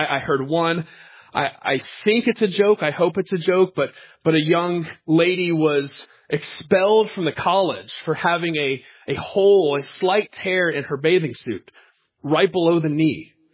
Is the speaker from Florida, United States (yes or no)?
yes; Pensacola, Florida, United States; you know that I grew up in Pensacola, Florida. Spent my high school years there.